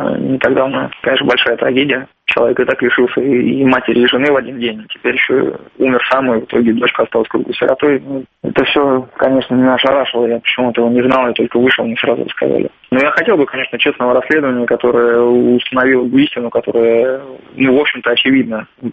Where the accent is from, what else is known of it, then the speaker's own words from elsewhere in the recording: Belgorod, Belgorod Oblast, Russia; из моего родного города Белгорода